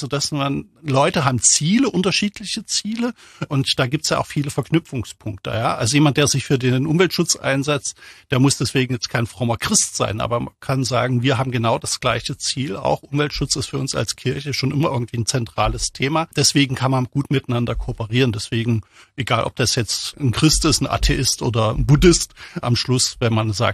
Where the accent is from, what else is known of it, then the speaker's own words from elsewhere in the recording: Germany; Ich selbst komme aus der DDR, bin groß geworden in der DDR und bin in einer Familie groß geworden, die so leicht kirchlich sozialisiert war, also nicht besonders intensiv.